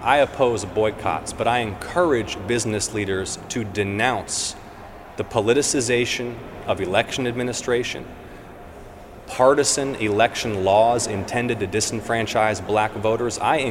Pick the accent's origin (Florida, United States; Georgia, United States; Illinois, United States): Georgia, United States; voters in my home state of Georgia.